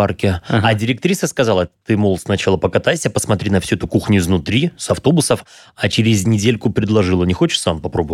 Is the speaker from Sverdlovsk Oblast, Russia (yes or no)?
no; Kislovodsk, Stavropol Krai, Russia; born there; Это было на Кавказе. Я родился в Кисловодске.